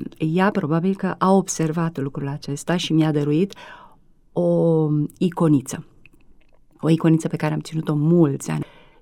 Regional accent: Patru Frați, Ialomița County, Romania; born there; Da, m-am născut într-o comună care se numește Patru Frați.

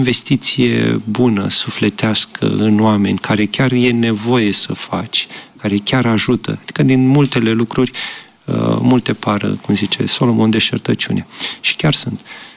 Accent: Galați, Galați County, Romania; moved away as an adult; Despre mine, m-am născut în Galați. De aici încep, acolo am crescut. La un moment dat am plecat din țară să văd și eu cum e. După care m-am decis, m-am întors

